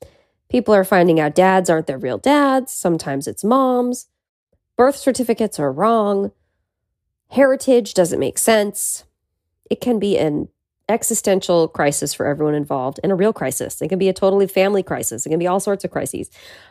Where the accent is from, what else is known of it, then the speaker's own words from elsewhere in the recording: Petaluma, California, United States; now in Los Angeles, United States; Lately, I've done a few episodes from my childhood bedroom in my hometown, Petaluma.